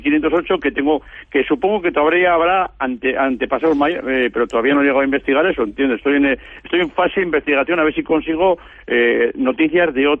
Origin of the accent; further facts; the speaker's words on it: Aoiz, Navarre, Spain; now in Pamplona, Spain; yo actualmente soy de Aoiz y tengo casa en Aoiz, pero resido en Pamplona habitualmente durante uh-huh. el año y en verano en Aoiz.